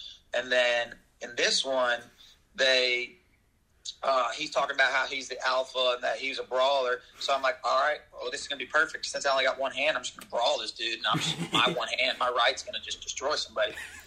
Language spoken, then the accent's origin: English; Lexington, Kentucky, United States; one of my buddies just tagged me something on Facebook because I'm from Lexington.